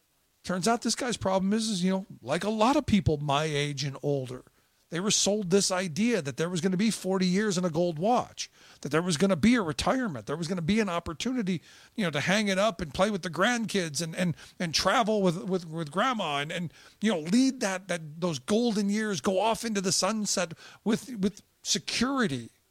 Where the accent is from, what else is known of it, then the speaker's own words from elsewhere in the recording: Cleveland, Ohio, United States; I said, you know, my hometown of Cleveland.